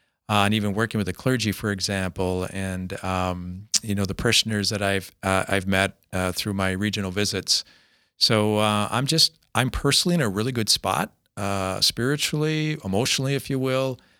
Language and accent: English; Minnesota, United States; Growing up in Minnesota with 10,000 lakes, and the farm that I grew up on actually overlooked the lake, and having a little cabin in northern Minnesota